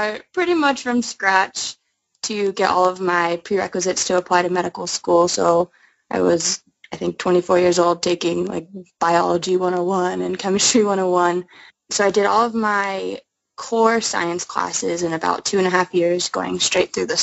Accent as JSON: {"language": "English", "region": "Arizona", "country": "United States", "tie": "born or raised there", "said": "Yeah, so I grew up in Arizona. Didn't really do much in Arizona other than school."}